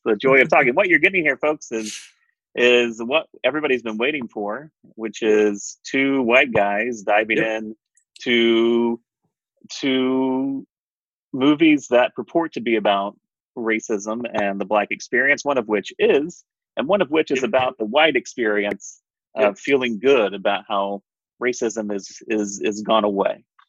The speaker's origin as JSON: {"language": "English", "region": "Appalachia", "country": "United States", "tie": "born or raised there", "said": "I grew up very poor. I grew up in a trailer park. My mom had me when she was 15. I grew up in Appalachia."}